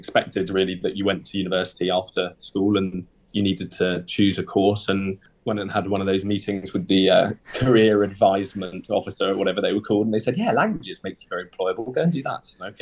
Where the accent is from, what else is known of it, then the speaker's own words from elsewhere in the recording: England, United Kingdom; I'm a tenor. I grew up in England, but I've got I'm half English and half Italian. But I've lived in England all my life, and I studied in London at the Royal Academy of Music